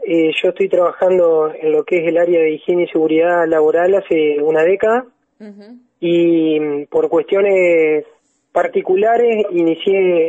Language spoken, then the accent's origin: Spanish; Entre Ríos, Argentina; Yo soy de La Roque y mi estudio, mi carrera de grado la realicé en la UTN de Concepción del Uruguay, en la regional de Concepción del Uruguay.